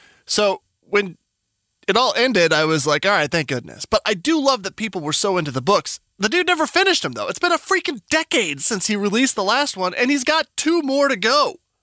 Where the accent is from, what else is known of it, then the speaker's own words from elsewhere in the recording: New Mexico, United States; and I'm from New Mexico, so it feels similar, like empty and void of life, that it's the true Wild West.